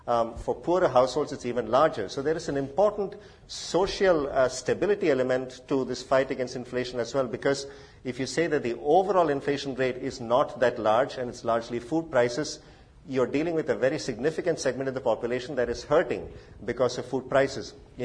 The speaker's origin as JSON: {"language": "English", "country": "India", "said": "India, I guess as an Indian, one should take some pride in this"}